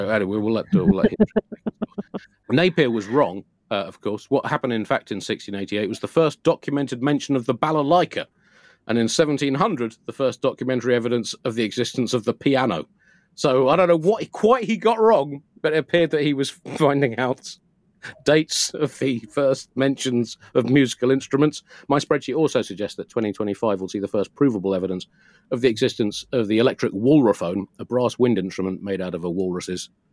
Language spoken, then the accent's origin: English; Tunbridge Wells, South East England, United Kingdom; not far from where I grew up in Tunbridge Wells